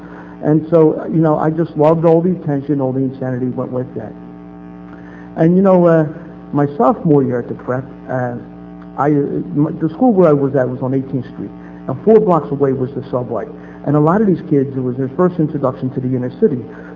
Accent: Philadelphia, Pennsylvania, United States

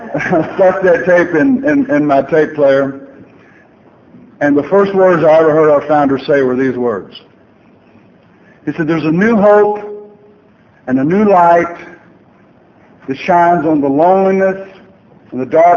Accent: Dallas, Texas, United States; I'm from Dallas, Texas. We're famous for the Dallas Cowboys

